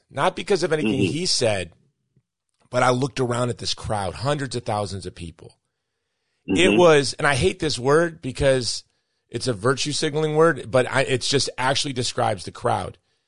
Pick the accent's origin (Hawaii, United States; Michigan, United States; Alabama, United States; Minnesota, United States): Hawaii, United States; now in San Antonio, United States; where are you from? And I said, Hawaii. I came in from Hawaii. I'm like, you're going backwards. Why would you move to, you know, San Antonio from Hawaii?